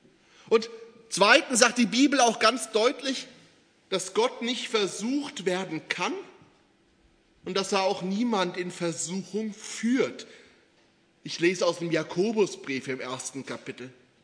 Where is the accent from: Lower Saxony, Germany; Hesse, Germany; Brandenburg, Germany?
Hesse, Germany; Dreieich; da hat sich in Dreieich, wo ich herkomme, so langsam was etabliert